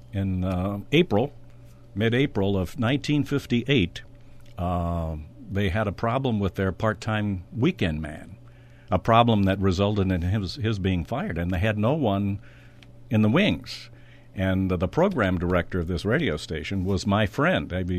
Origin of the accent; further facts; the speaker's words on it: Kansas City, Missouri, United States; I was born in Kansas City, and then we lived on the suburbs of Kansas City, and I was about 13 years old